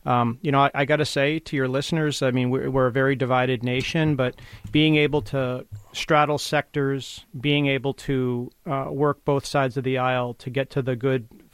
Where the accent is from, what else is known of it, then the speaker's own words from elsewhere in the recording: Ireland; I'm Irish, so right, we talk like that sometimes